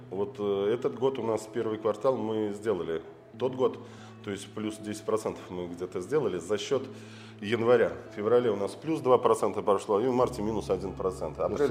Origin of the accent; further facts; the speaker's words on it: Balakovo, Saratov Oblast, Russia; Балакова, Саратовская область. Часто путают очень наш город. Мы говорим, мы из Балакова. Нам говорят, Балагоя? Я говорю, нет, не Балагоя, это Балакова. Небольшой город, 200 тысяч жителей